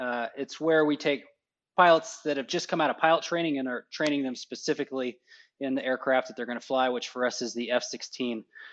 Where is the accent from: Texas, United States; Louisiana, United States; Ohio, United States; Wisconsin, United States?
Texas, United States; I did find it ironic when I grew up in Texas, went to college in Texas, went to pilot training in Texas, went to F-16 training in Texas, and I tried pretty hard to get a spot at Fort Worth to just stay in Texas